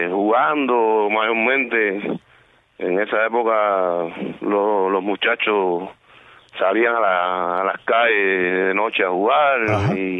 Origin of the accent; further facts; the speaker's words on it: Matanzas, Cuba; born there; Me mudé en el 80 para acá, pero nací cerca, a 7 kilómetros aquí en la carretera central, en Coliseo.